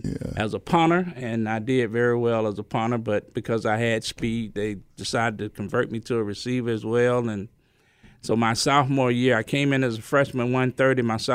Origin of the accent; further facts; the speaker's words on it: Decatur, United States; So I grew up in Decatur and went to Decatur High School